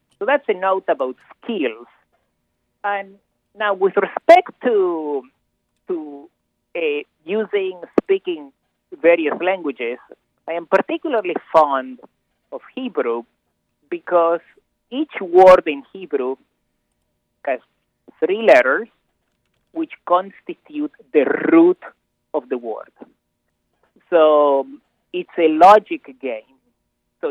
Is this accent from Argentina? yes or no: yes; Córdoba, Argentina; also born or lived in Israel; I come from Argentina, from Cordoba, where there is a very unique self-deprecating type of humor, which I really love.